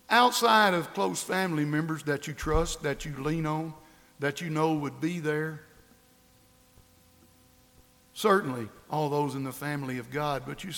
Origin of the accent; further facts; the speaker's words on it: Murfreesboro, Tennessee, United States; when I was growing up in Murfreesboro, we sang a song so often.